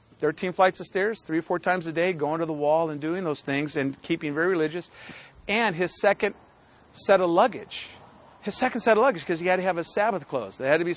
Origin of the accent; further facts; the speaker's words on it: Minnesota, United States; I got my Orthodox buddy and his wife a really good room up on the 13th floor, and we're from Minnesota